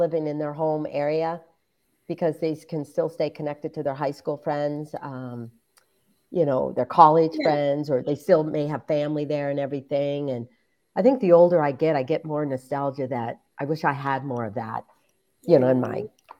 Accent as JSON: {"language": "English", "region": "Michigan", "country": "United States", "tie": "born or raised there", "said": "I love it because I love my home state."}